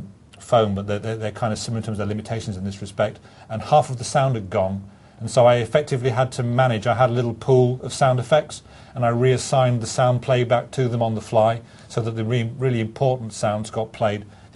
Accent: England, United Kingdom; It's a bit like being an English footballer. We invent the game, okay? We then send it to the world, and they come back and they beat us at it.

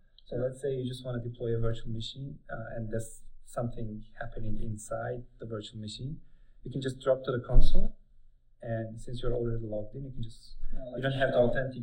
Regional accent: Turkey; I'm from Turkey. Back in Turkey, you're not allowed to put anything out of Turkish soil.

